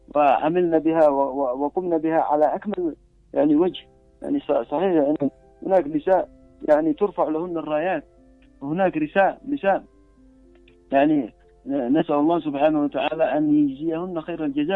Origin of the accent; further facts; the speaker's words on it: Yemen; في بعض المناطق يعني مثلا عندنا في اليمن مقارنة ببلاد العالم الآخر هناك يعني تكريم للمرأة